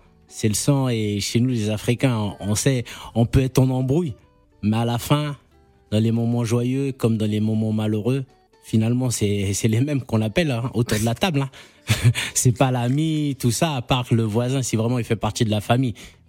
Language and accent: French; France; on est en France, on a grandi en France et on sait quelque part d'où l'on vient